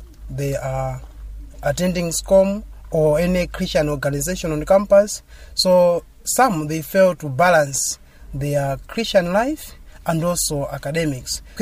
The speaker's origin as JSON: {"language": "English", "region": "Southern Region", "country": "Malawi", "lives_now": "Blantyre, Malawi", "said": "I'm from Chirazu, but currently I'm staying in Blantyre for studies."}